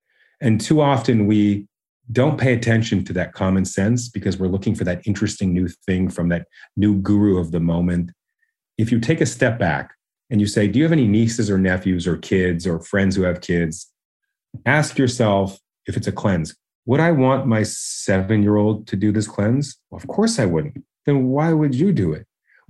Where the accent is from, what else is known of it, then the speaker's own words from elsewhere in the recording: Canada; I'm Canadian